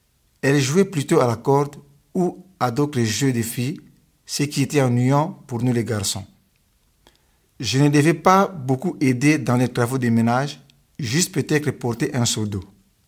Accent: Kinshasa, DR Congo; moved away as an adult; now in Zug, Switzerland; J'ai grandi à Kinshasa avec mes 4 frères et sœurs. Je suis le 4e de ma famille.

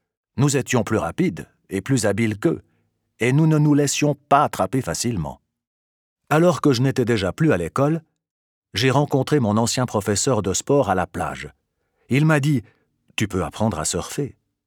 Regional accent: Lisbon, Portugal; now in Sierre, Switzerland; je vis à Sierre depuis 10 ans. Je ne suis pas marié, mais j'ai un enfant de 2 ans. J'ai grandi à Lisbonne avec 2 sœurs et 2 frères. Je suis le 2e enfant de la fratrie.

